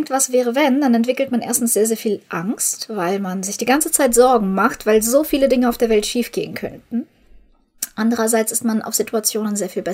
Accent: Ukraine; Ich komme ja aus der Ukraine und ich habe in meinem Leben viele Krisen mitgemacht.

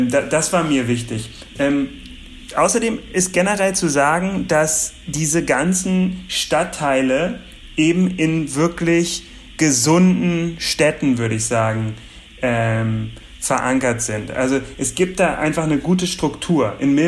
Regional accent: Berlin, Germany; ich bin Berliner

